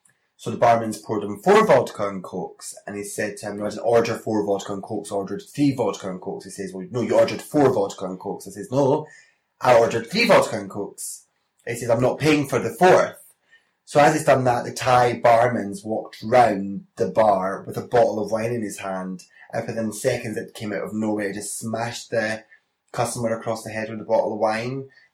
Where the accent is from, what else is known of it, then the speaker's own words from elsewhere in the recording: Scotland, United Kingdom; then I flew back to Edinburgh and went back out for a further 8 weeks, which was a great experience, especially being Scottish